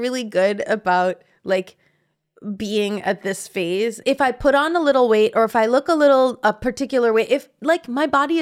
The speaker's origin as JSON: {"language": "English", "country": "Canada", "tie": "born or raised there", "said": "Guys, I grew up in Canada."}